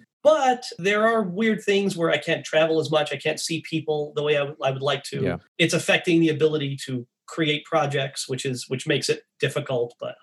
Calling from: Newport Beach, California, United States; I am in beautiful Newport Beach, California.

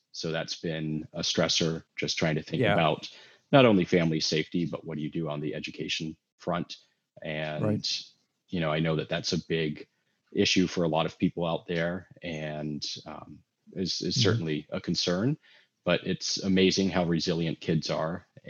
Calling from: Los Angeles, California, United States; I am calling in from sunny California, Los Angeles, California.

